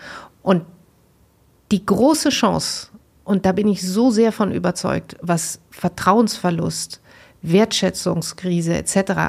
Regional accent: North Rhine-Westphalia, Germany; Ich komme aus Westfalen

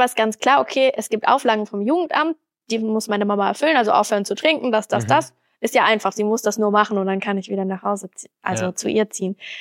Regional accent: Brandenburg, Germany; Aber ich bin halt ein Dorfkind, also ich komme aus Brandenburg.

